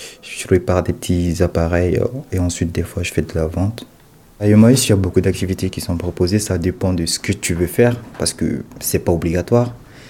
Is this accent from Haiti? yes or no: no; Mali; now in France; j'habite à Aidé-Bazouge, précisément à Emmaüs, Aidé à Rennes, Saint-Malo. Moi, je suis malien.